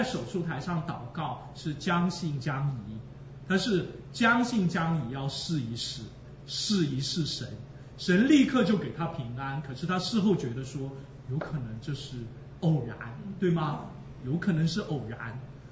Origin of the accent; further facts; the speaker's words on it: Ma'anshan, Anhui, China; 我们那里的因为是钢铁城市，我的家乡是安徽马鞍山，马鞍山就是大家可能学中学地理的时候都会学到的一个钢铁城市，所以我们家乡是产铁，现在不产铁了，铁矿差不多完了。